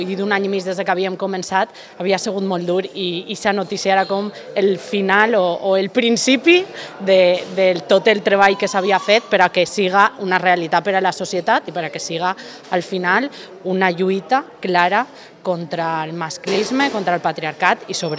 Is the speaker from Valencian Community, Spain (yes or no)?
yes; Valencian Community, Spain; allí ens tenen que reconèixer els nostres drets com a valencians i valencianes